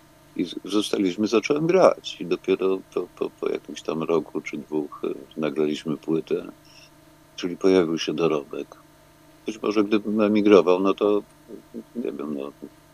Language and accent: Polish; Wrocław, Lower Silesian Voivodeship, Poland; Jestem wrocławianinem i w 60-tych latach była epidemia OSP-y we Wrocławiu.